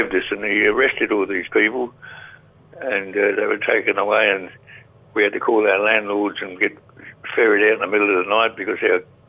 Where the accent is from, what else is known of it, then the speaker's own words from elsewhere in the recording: England, United Kingdom; now in Australia; I know I'm English, I'm British, I'm Aussie too, mate.